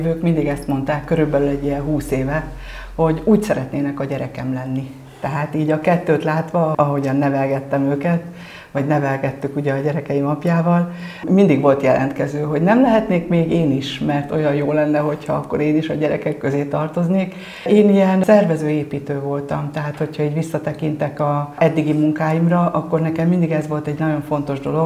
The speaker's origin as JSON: {"language": "Hungarian", "town": "Borsodnádasd", "region": "Borsod-Abaúj-Zemplén", "country": "Hungary", "tie": "born or raised there", "said": "Én borsodnádasdi származású vagyok, tehát a Borsod Abaúj zemplénből a Borsodot tudom abszolválni. Kisfalusi környezet, vidéki települési környezetben nőttem föl, ott volt a gyerekkorom, Ózdra jártam gimnáziumba orosz tagozatra"}